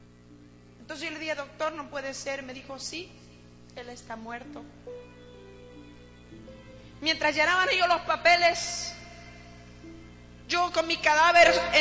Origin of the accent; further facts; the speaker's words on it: Colombia; Colombia a lo mejor se saben cosas como las cosas feas, pero Dios ha traído un mover muy especial en mi país.